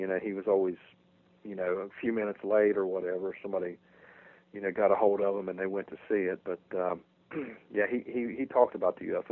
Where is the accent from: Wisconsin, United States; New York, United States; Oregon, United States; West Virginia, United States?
West Virginia, United States; Point Pleasant; also born or lived in Gallipolis, United States; I grew up in Point Pleasant, but my wife's from here in Gallipolis.